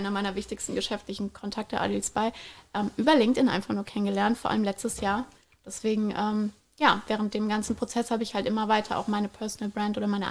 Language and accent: German; Frankfurt, Hesse, Germany; Als Frankfurterin ganz, ganz schlimm.